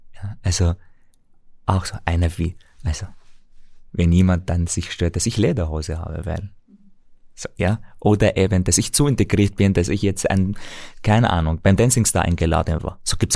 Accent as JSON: {"language": "German", "town": "Damascus", "country": "Syria", "tie": "born or raised there", "moved": "yes", "lives_now": "Austria", "said": "Aber ich bin in Syrien, in Damaskus geboren und aufgewachsen."}